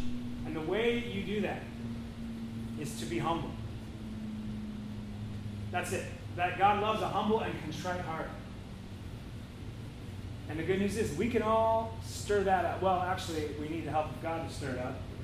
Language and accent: English; Kirkland, Washington, United States; I grew up in Kirkland, suburb of Seattle, across the lake.